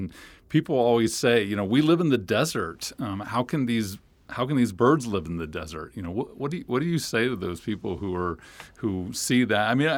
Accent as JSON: {"language": "English", "region": "Kansas", "country": "United States", "lives_now": "Texas, United States", "said": "I moved to Texas and I'm from Kansas originally."}